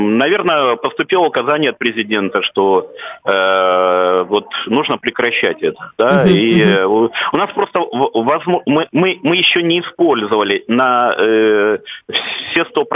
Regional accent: Kramatorsk, Donetsk Oblast, Ukraine; now in Moscow, Russia; вот город Краматорск, да, я сам из Донецкой области, и я живу уже в Москве очень давно

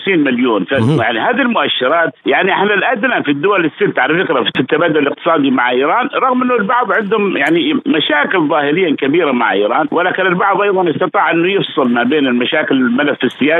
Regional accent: Oman; ولا نحن كعمانيين نقول أنتم احتليتوا عمان 150 سنة

